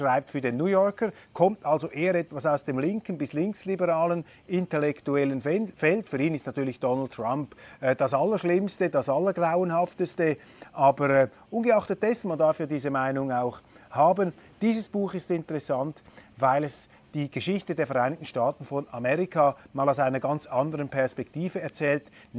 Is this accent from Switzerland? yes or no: yes; Switzerland; dass ich als Schweizer sehr vorsichtig bin darin, mich über Österreich zu äußern